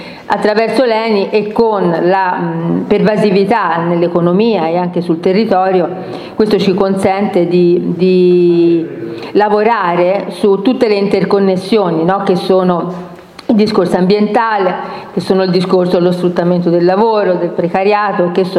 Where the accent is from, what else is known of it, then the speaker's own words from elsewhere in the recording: Livorno, Tuscany, Italy; Io vengo da Livorno